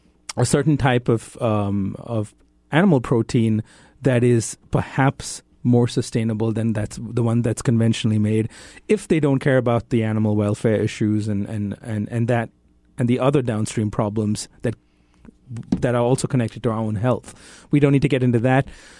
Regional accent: India; now in United States; I grew up in India. People there are eating way more meat than they've ever eaten before.

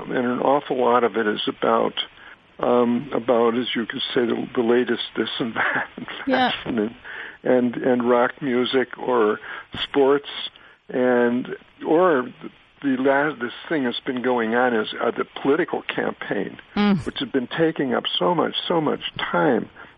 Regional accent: Cincinnati, Ohio, United States; I'm from Cincinnati, my local newspaper.

